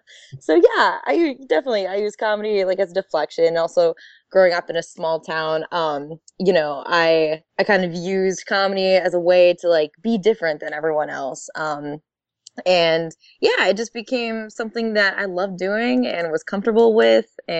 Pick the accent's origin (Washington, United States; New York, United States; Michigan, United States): Michigan, United States; Yeah. Well, I grew up in Michigan.